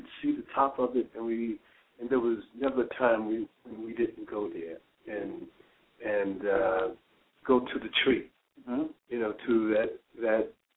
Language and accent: English; Wilmington, North Carolina, United States; I was born and raised right over there on the north side of town in Taylor Homes Projects.